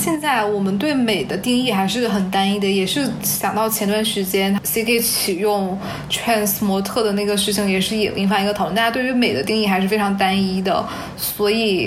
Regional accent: China; 作为中国人，可能我们真的去拿一个现在中国流行的歌曲去来做一个节目的话

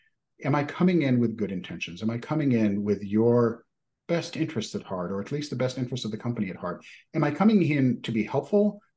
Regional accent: Israel; English is a second language; I was born and raised in Israel. I still identify as Israeli. I speak Hebrew with my parents. I hold an Israeli passport.

